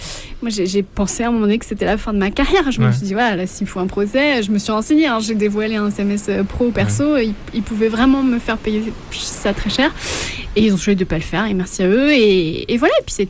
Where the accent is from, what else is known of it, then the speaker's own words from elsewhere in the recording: Brittany, France; parce que je suis bretonne.